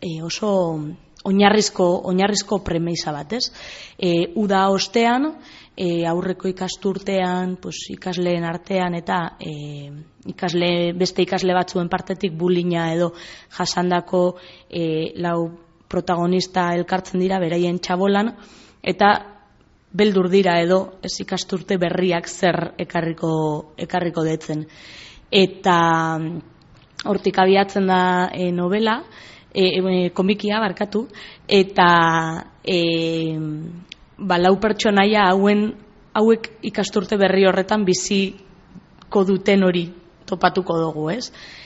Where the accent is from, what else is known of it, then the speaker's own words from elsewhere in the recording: Eibar, Basque Country, Spain; Ni Eibartarra naiz, bertan talde batzuk dauzkat